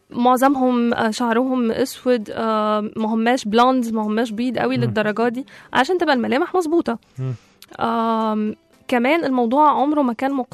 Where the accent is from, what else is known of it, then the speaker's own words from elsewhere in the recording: Egypt; عشان انا مصريه، عشان انا عربيه، عشان انا من افريقيا، عشان انا ما بتكلمش الماني، علشان الدين